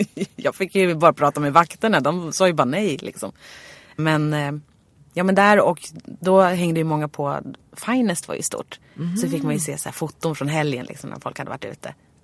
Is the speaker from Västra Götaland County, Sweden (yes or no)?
no; Nynäshamn, Stockholm County, Sweden; Och jag var ju från Nynäshamn, så det var ju supercoolt att åka in med pendeltåget från Nynäshamn till Stockholm